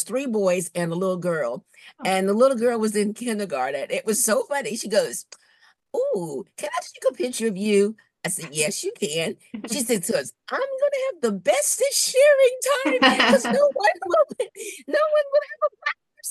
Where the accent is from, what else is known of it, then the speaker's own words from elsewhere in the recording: Albany, Georgia, United States; And also, growing up in Albany, Georgia, I was told all of my life that teaching was a good career for women, especially Black women.